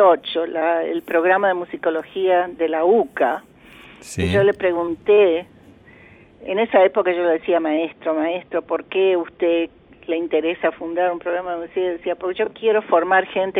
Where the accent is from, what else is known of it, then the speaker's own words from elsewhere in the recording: Bell Ville, Córdoba, Argentina; born there; yo nací en Belleville, en Córdoba, y ya era pianista